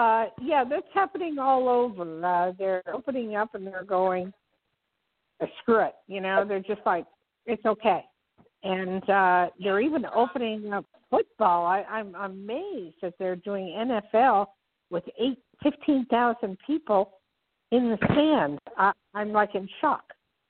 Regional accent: Newark, New Jersey, United States; born there; I was born in Newark and lived in Hillside, Lakewood, Bloomfield, all over the place. And I miss Jersey.

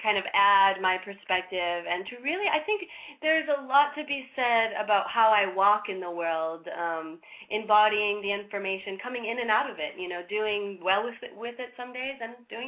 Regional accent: Massachusetts, United States; I grew up in Mass, actually, and then John went to school at Rhode Island School of Design, and we met in Rhode Island, and then we own property there.

